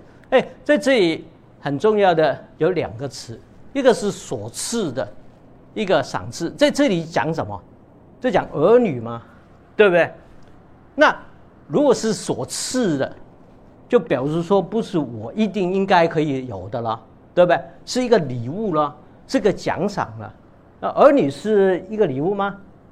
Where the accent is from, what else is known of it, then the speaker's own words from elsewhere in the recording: China; now in United States; 那像比如说我们中国人现在在美国了